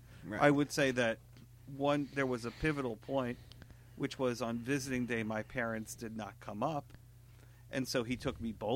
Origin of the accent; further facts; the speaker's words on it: New York, United States; As a average kid growing up in New York, I went to summer camps.